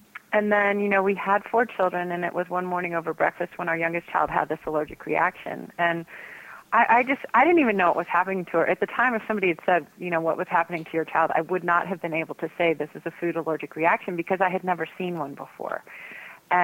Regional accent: Texas, United States; I grew up in Texas in a conservative family

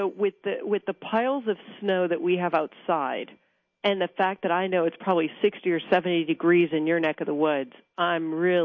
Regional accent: Austin, Texas, United States; I'm from Austin, Texas, so I call that the allergy capital of the world, because there's grasses and trees and pollen all year round.

